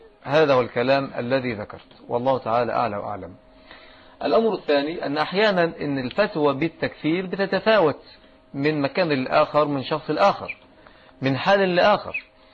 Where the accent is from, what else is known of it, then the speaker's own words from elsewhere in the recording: Egypt; أما عندنا في مصر مثلا فالأمر قد يكون مختلفا،